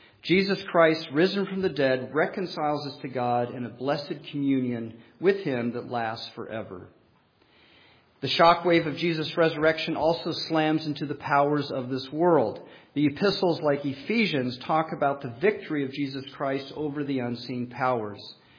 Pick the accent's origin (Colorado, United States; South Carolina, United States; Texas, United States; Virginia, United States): Colorado, United States; and I grew up in Colorado.